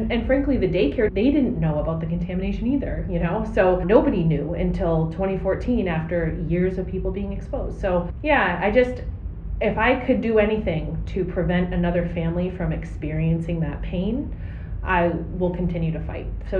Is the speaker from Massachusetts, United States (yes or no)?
yes; Massachusetts, United States; I grew up in Massachusetts. We had state parks and stuff